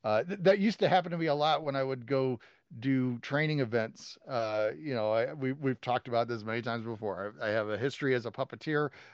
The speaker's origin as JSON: {"language": "English", "town": "Chicago", "region": "Illinois", "country": "United States", "said": "And I'm from Chicago originally. And so, of course, I know Bozo."}